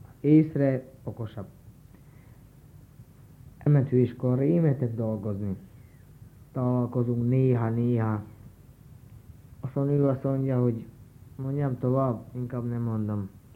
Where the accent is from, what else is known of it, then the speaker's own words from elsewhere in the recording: Hungary; én paraszt voltam, parasztnak születtem, és hozzá magyar.